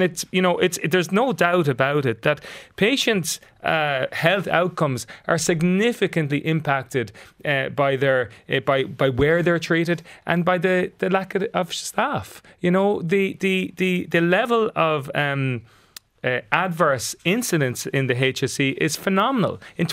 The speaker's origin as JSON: {"language": "English", "region": "Connacht", "country": "Ireland", "said": "I'm from Mayo"}